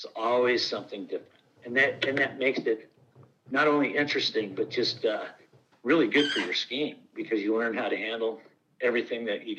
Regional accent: Colorado, United States; now in Jackson, United States; Well, I'm from Colorado, and I was born and raised in the same county, Grand County, Colorado, which is basically between Berthoud Pass and Rabbit Ears Pass.

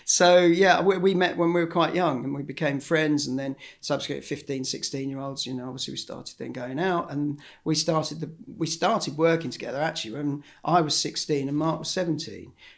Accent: Northampton, East Midlands, United Kingdom; I grew up in Northampton. Well, just outside Northampton, actually, at a grass aerodrome called Sywell Aerodrome.

